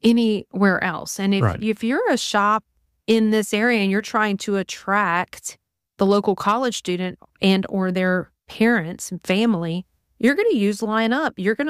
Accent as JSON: {"language": "English", "town": "Hammond", "region": "Louisiana", "country": "United States", "tie": "born or raised there", "said": "And I went to college right here in my hometown of Hammond, America, Louisiana."}